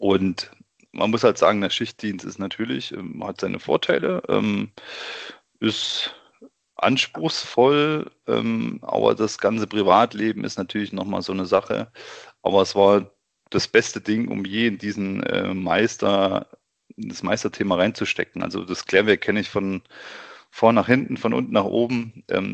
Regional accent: Thuringia, Germany; now in Munich, Germany; Eigentlich komme ich ja aus Thüringen, wie man auch hört. Genau, aus einem kleinen Dorf in der Nähe von Weimar.

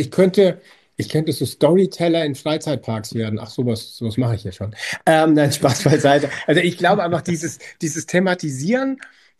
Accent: Aschaffenburg, Bavaria, Germany; born there; ich komme jetzt gebürtig aus Aschaffenburg, es ist Unterfranken und wir haben tatsächlich Karneval gefeiert, also Fasching heißt es ja bei uns.

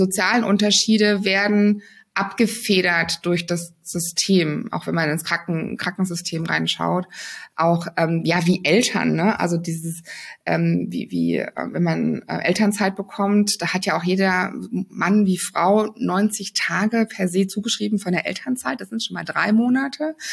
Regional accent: Germany

